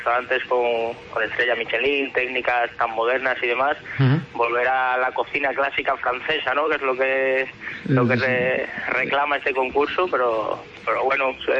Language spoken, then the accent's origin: Spanish; Badajoz, Extremadura, Spain; now in Barcelona, Spain; soy de Badajoz, pero ahora mismo trabajo en Barcelona, de jefe de cocina del Hotel Lola, aquí en Barcelona.